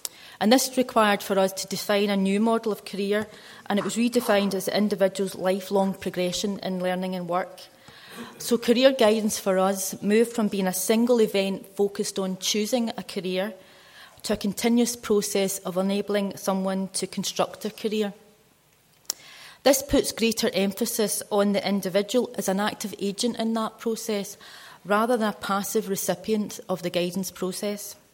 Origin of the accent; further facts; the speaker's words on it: Glasgow, Scotland, United Kingdom; I'm from Glasgow and Glaswegians speak very fast